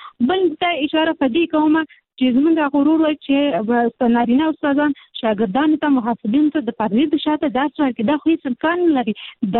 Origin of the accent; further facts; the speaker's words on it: Peshawar, Khyber Pakhtunkhwa, Pakistan; زما پیدایش په پېښور کې شوې ده، زه په پېښور کې لوی شوې یم،